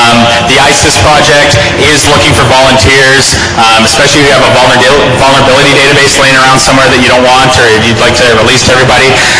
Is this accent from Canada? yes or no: yes; Canada; I'm a Canadian, so I'm not completely familiar with a lot of the U.S. laws